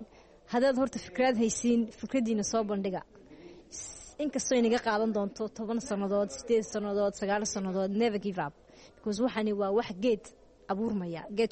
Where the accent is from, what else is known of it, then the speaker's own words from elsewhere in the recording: Djibouti; Markaan weynaadayna de Djibouti